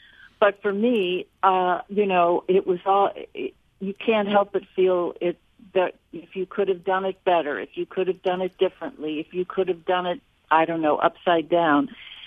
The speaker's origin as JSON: {"language": "English", "town": "St. Louis", "region": "Missouri", "country": "United States", "tie": "born or raised there", "lives_now": "New York, United States", "said": "And I have some of, my fondest memories at both schools and growing up in St. Louis. So I had a terrific time there and looked forward to going to New York to become an actress."}